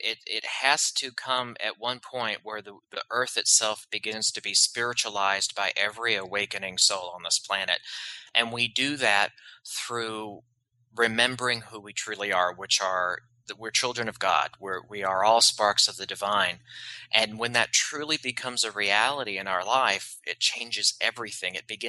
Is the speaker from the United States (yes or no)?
yes; the South, United States; And you know, I'm from the South, so that kind of mentality of being grounded, and it's just everyday life here in the South.